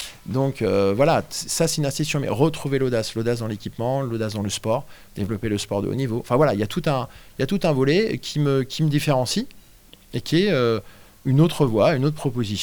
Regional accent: Rennes, Brittany, France; je suis rennais et donc breton et brétilien

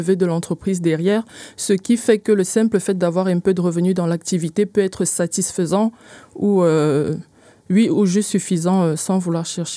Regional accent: Cameroon; je suis camerounaise d'origine

